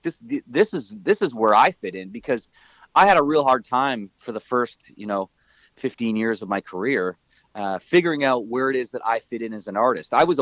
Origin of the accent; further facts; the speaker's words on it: Niagara Falls, Ontario, Canada; I grew up in Niagara Falls. There was no country station